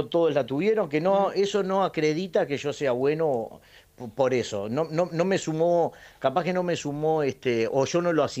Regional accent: Uruguay; En Uruguay

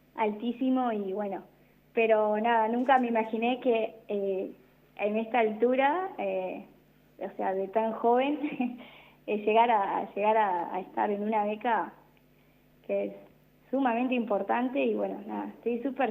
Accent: Realicó, La Pampa, Argentina; now in General Pico, Argentina; Yo, en mi caso, soy criada y nacida en Relicó.

